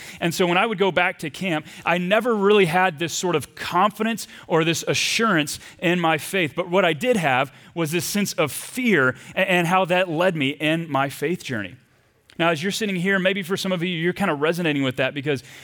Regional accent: the South, United States; Growing up in the South, I had the chance each and every summer to go to our church's retreat camps.

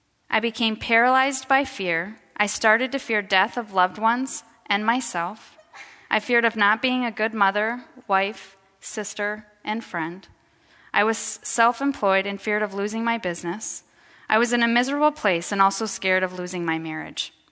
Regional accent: Sioux Falls, South Dakota, United States; The courts ordered him to move back to Sioux Falls and raise me in South Dakota. As a result, I was back in my hometown

